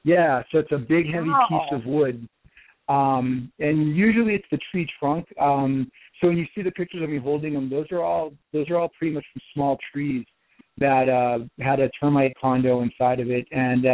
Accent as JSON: {"language": "English", "region": "New England", "country": "United States", "tie": "born or raised there", "lives_now": "Pittsburgh, United States", "said": "I grew up in New England, which makes it really interesting when football season comes around."}